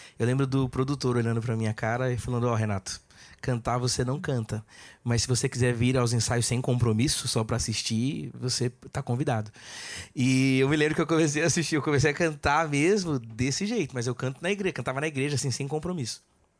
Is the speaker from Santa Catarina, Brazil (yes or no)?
no; São Paulo, Brazil; Bom, eu cresci na Igreja Adventista, na Zona Sul de São Paulo, no Capão Redondo.